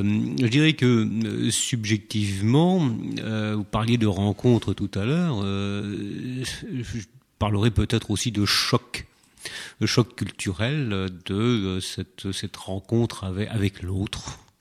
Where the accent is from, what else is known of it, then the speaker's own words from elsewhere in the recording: Nouvelle-Aquitaine, France; born there; moved away; Moi je suis né dans le Poitou, il y a un certain temps, 48 ans, bientôt 49. Je ne nie pas cette appartenance à ce petit coin de France